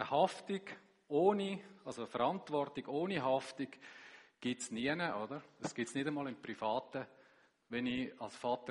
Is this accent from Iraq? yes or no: no; Graubünden, Switzerland; now in Rapperswil, Switzerland; ich wohne in Rapperswil jetzt. Aha. Ich komme aus Graubünden.